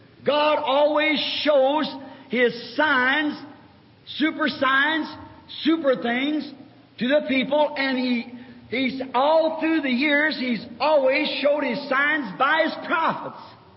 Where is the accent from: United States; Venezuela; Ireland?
Ireland; remember my background, I'm an Irishman. My background was Catholic.